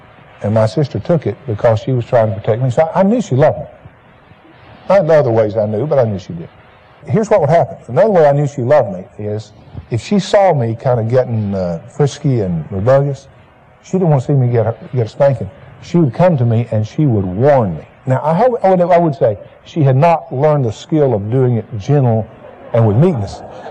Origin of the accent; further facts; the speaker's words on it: Alabama, United States; For instance, I grew up in the South, in Alabama, in a Baptist background, where dancing was considered sin.